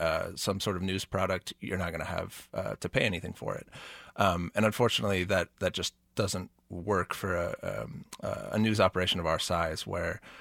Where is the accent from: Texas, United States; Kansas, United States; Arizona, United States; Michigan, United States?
Kansas, United States; Prairie Village; I grew up in Prairie Village and attended schools in Shawnee Mission.